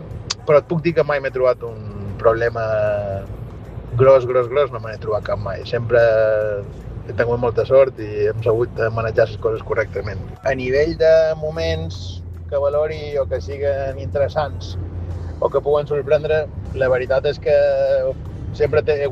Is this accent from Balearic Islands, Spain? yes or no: yes; Palma, Balearic Islands, Spain; born there; vaig néixer, i amb molt d'orgull, a la Clínica Miramar, a Palma. La meva mare va decidir anar a parir a Palma i som nascut a Palma de Mallorca. Encara que sigui eivissenc per una part